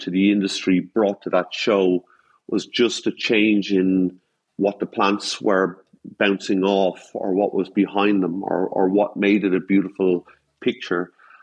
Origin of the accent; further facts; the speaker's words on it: Ireland; I've got a different accent. I'm Irish